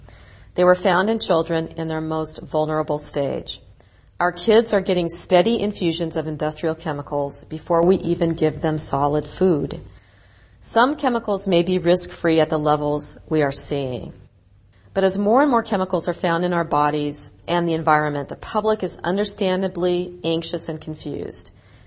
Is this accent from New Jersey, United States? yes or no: no; Oregon, United States; My home state of Oregon, unfortunately, was unable to get a ban through the legislature in just this year.